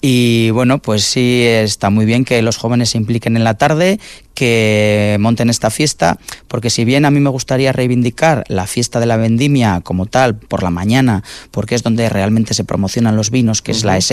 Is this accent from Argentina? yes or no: no; Morella, Valencian Community, Spain; Yo soy natural de Morella